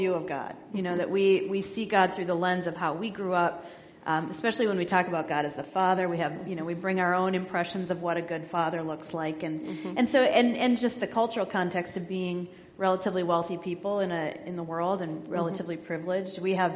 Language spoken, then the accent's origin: English; Minnesota, United States; I grew up here in Minnesota. I've lived here most of my life. This is my homeland, and I'll never leave.